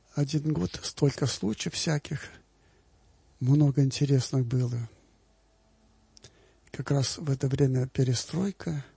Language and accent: Russian; Belarus; Я сама из Белоруссии.